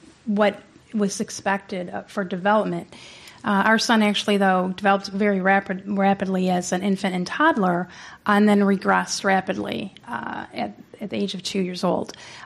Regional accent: Michigan, United States; In our state, we're from Michigan, so in our state there was only actually two doctors at that time that diagnosed autism.

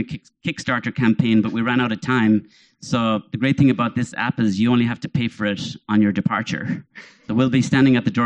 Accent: Ireland; Growing up in Ireland, we're a small little island

